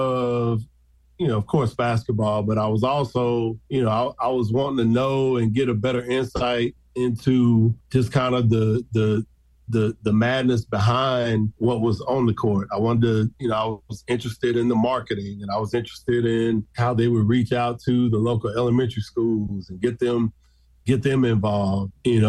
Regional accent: Dallas, Texas, United States; also born or lived in Chicago; I was born in Chicago. Stayed there for about 6 years and then moved to Dallas back in, 81 now. I'm dating myself, but I grew up in Dallas, in the South Dallas area, inner city area of Dallas.

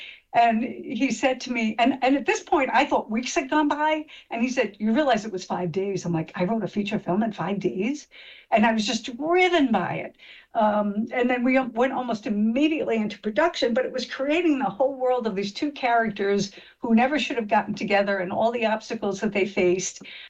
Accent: Merrick, New York, United States; I grew up in Merrick on Long Island, which was traditionally just a very white community.

